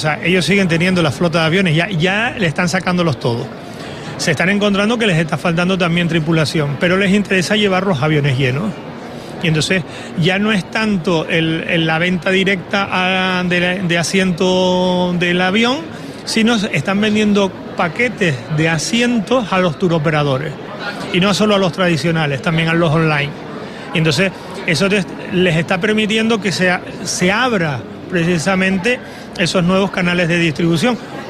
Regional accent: Tenerife, Canary Islands, Spain; Sigo siendo de Tenerife

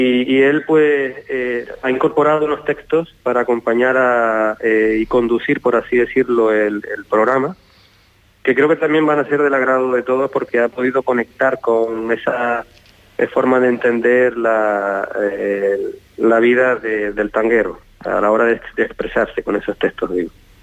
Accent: Canary Islands, Spain; yo también soy majorero

